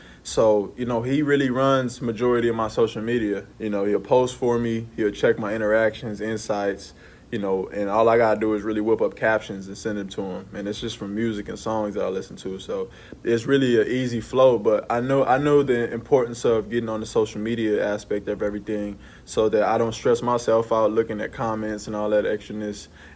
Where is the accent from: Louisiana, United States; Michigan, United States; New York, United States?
Louisiana, United States; New Orleans; Man, I'm from New Orleans. So, you know, New Orleans has a culture about it that's smooth, jazz, French-esque.